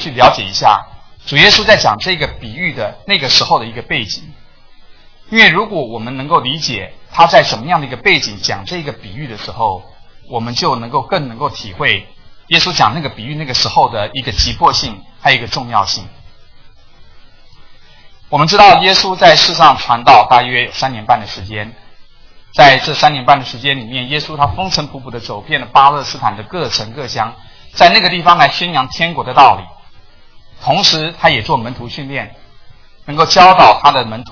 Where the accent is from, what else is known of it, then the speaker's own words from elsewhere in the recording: Taiwan; now in United States; 我就跟他说我从台湾来啦。